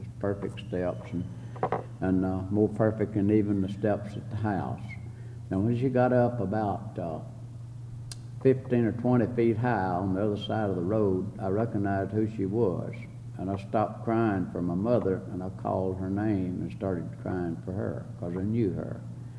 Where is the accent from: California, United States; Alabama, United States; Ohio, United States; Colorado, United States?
Alabama, United States; Valley Head; I was born there in Alabama, and after I stayed on the farm a good while with my father and mother and farm